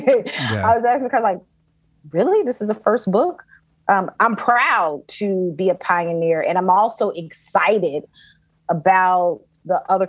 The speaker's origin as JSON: {"language": "English", "town": "Athens", "region": "Georgia", "country": "United States", "tie": "born or raised there", "said": "I grew up with hot links or red links in Georgia, and I was born and raised in Athens, Georgia, which is a city about 60 miles outside of Atlanta. It's Northeast Georgia."}